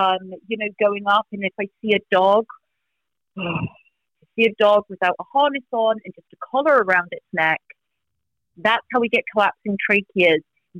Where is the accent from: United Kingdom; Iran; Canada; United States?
United Kingdom; England; But you know what? I'm English, so I'm fine with that.